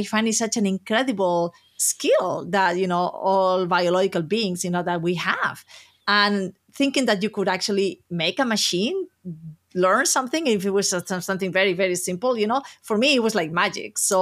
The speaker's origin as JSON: {"language": "English", "town": "Alicante", "region": "Valencian Community", "country": "Spain", "tie": "born or raised there", "said": "And he had come to Alicante, which is my hometown, for Easter holidays."}